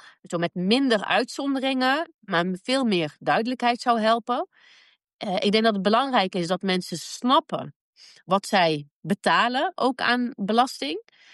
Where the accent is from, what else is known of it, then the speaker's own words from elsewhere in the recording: Tilburg, North Brabant, Netherlands; ik kom zelf uit Brabant en Tilburg, daar zitten heel veel MKB'ers die ik regelmatig spreek.